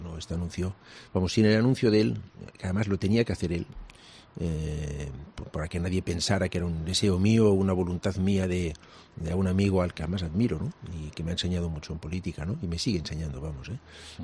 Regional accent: Catalonia, Spain; Yo me siento catalán, muy catalán, pero me siento también español, muy español, y me siento europeo, muy europeo.

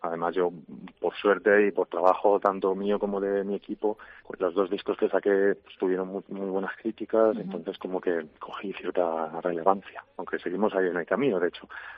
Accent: Móstoles, Community of Madrid, Spain; aunque nací en Madrid y me crié en Móstoles

